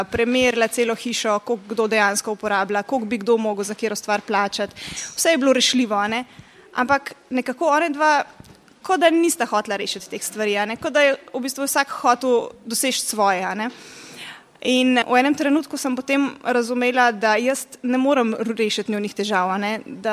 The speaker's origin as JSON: {"language": "Slovenian", "town": "Šmarje-Sap", "region": "Central Slovenia", "country": "Slovenia", "said": "iz Šmarja Sap, sem mamica 5 otrok. Poročena sem 12 let"}